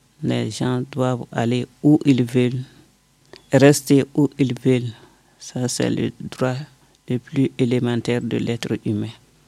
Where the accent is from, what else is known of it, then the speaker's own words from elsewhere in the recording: Mali; Je suis malienne.